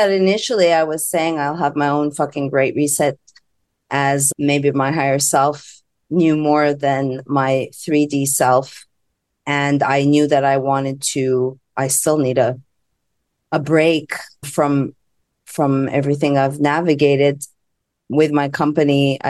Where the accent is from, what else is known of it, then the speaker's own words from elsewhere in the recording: Montreal, Quebec, Canada; first language fr; English is a second language; French is my first language, I'm like, was a chubby nerd from Montreal, Canada.